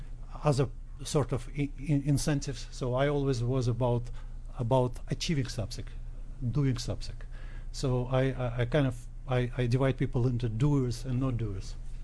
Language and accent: English; Russia; now in United States; From Russia.